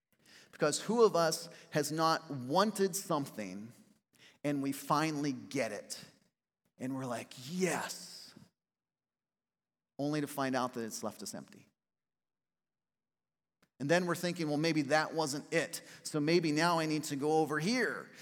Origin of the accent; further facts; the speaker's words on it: Pennsylvania, United States; I'm from Pennsylvania. So I went to Penn State University for college.